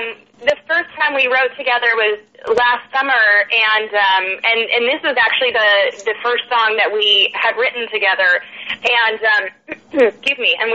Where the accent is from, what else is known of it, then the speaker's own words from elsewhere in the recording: Brea, California, United States; now in Nashville, United States; So, I'm basically, I grew up in Brea, California, and went to college out in L.A. and started songwriting and doing music out here.